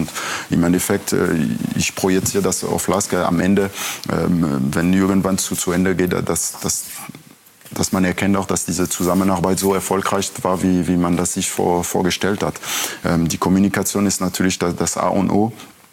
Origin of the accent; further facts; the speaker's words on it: Strasbourg, Grand Est, France; Racing Straßburg, das ist meine Heimatverein, das ist meine Stadt, wo ich aufgewachsen bin